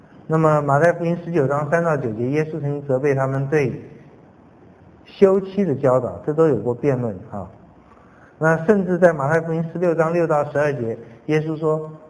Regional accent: China; 法利赛人是叫人看见，我们中国人爱面子，也有这样的麻烦，包括金钱的事，只是叫人家看见。

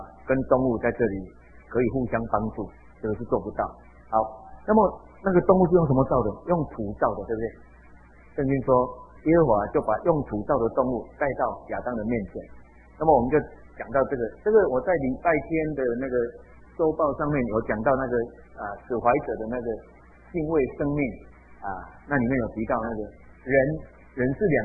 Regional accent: Taiwan; 我们台湾人也是一样

